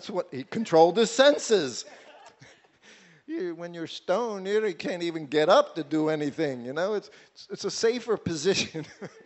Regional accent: Philadelphia, Pennsylvania, United States; Some of them were from the area I came from, the East Coast. I was from Philadelphia.

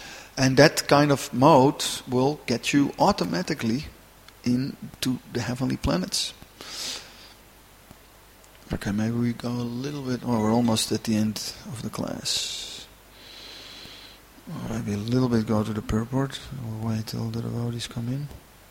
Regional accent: Amsterdam, North Holland, Netherlands; Like, I am from Amsterdam, and the devotees would say, you know, you are chanting with offenses.

